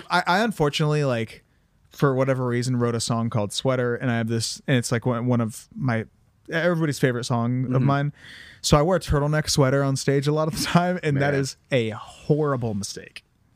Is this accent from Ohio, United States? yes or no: yes; Columbus, Ohio, United States; I'm from Columbus, Ohio.